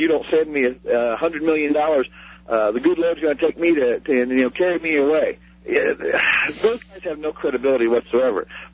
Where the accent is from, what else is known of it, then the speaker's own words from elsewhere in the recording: Midwest, United States; I grew up on the Midwest, ethanol.